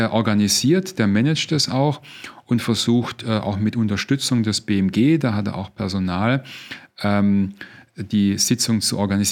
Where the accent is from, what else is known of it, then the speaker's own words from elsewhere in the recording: Baden-Württemberg, Germany; now in Essen, Germany; Ich wohne auch seit genau diesen 20 Jahren in Essen, bin aber da zugezogener. Ursprünglich bin ich Schwabe und komme halt auch aus der Region.